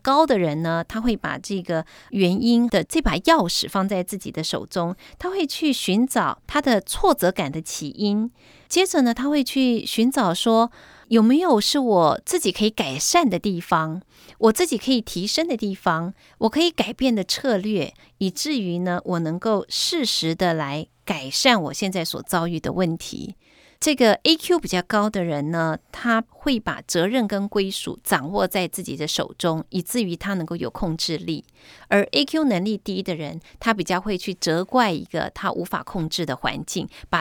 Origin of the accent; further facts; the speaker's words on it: China; 其实呢，我们中国人讲说，不经一事不长一智